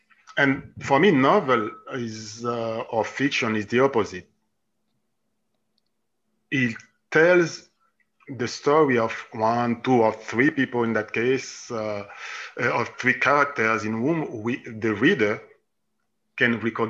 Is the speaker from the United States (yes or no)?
no; Haiti; English is a second language; moved away as an adult; I grew up in a country until 23 years old, I grew up in Haiti. I was born and I grew up in Haiti.